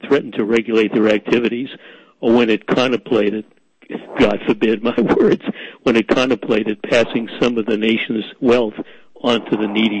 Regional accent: Boston, Massachusetts, United States; I grew up in Boston, but unfortunately, I didn't know about you back then in the 1950s.

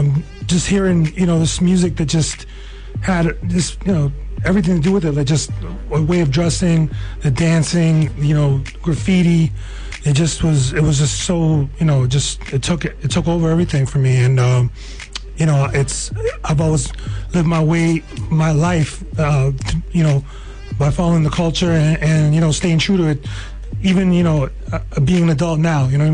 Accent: Toronto, Ontario, Canada; kid growing up in Toronto, immigrant

